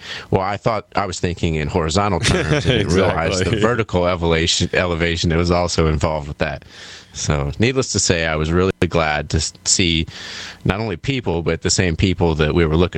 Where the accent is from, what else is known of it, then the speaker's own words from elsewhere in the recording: Indiana, United States; now in Cincinnati, United States; And I'm originally from Indiana, and it's completely flat out there.